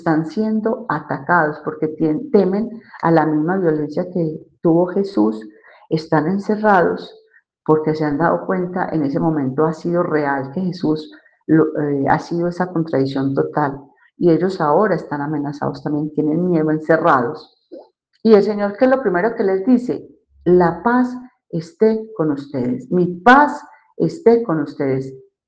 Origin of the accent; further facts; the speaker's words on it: Antioquia, Colombia; Había regresado a mi pueblo porque yo estudié en Medellín y en mi pueblo queda 1 hora de Medellín.